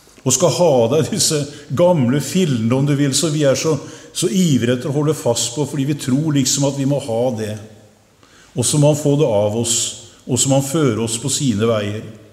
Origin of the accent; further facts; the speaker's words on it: Kragerø, Telemark, Norway; i Kragerø eller Sannidal, der jeg kommer fra